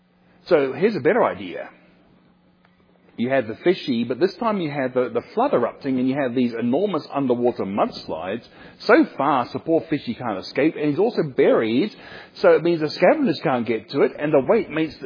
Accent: Australia; in my home country of Australia

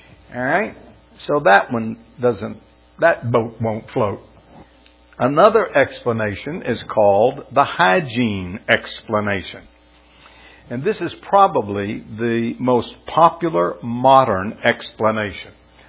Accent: Florida, United States; Now, I grew up in Florida, and let me tell you, if this were to go on in Florida, it would kill all kinds of industry.

